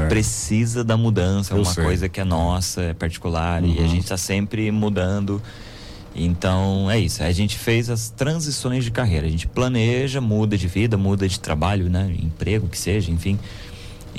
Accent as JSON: {"language": "Portuguese", "country": "Brazil", "tie": "born or raised there", "said": "eu nasci e cresci no Campo do Galvão, na escola de samba acadêmicos do Campo do Galvão."}